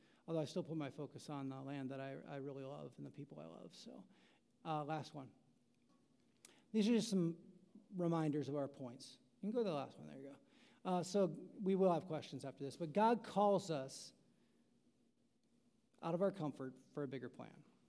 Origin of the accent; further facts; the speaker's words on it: Iowa, United States; I'm a small-town Iowa kid. Yeah, I grew up in Iowa City for a while, but then I went to a small town.